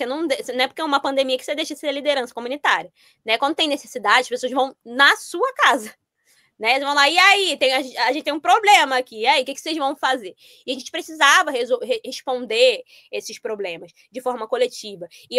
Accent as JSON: {"language": "Portuguese", "town": "Caxias", "region": "Maranhão", "country": "Brazil", "tie": "born or raised there", "lives_now": "São Luís, Brazil", "said": "que eu tô em São Luís do Maranhão, lá em Caxias, minha terra."}